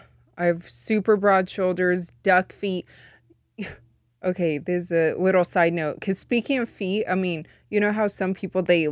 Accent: Las Vegas, Nevada, United States; Yeah, born and raised in Vegas, but I am full Chinese.

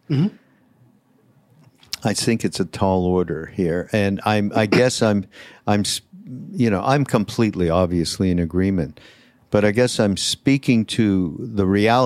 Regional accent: Canada; I'm from Canada

